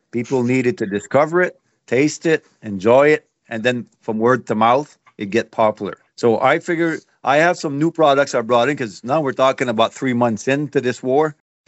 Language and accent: English; Quebec, Canada; I feel I'm probably from Quebec, but I am Canadian. And being bilingual helps me a lot